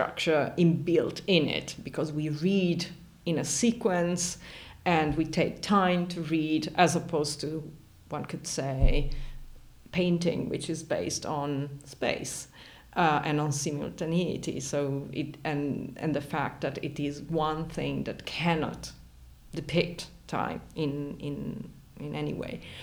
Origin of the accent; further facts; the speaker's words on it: Italy; English is a second language; now in Berlin, Germany; I come from Italy, but by now I'm almost a Berliner because I've been here for 18 years.